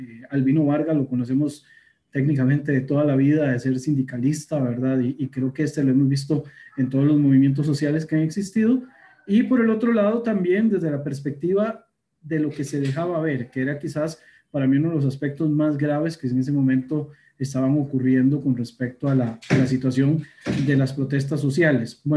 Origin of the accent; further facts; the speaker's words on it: Costa Rica; yo soy egresado del Liceo de Costa Rica